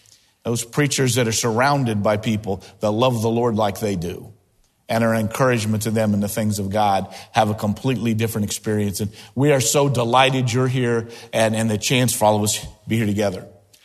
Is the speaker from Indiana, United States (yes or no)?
yes; Indianapolis, Indiana, United States; As a bus kid growing up in Indianapolis, we sing a chorus in junior church.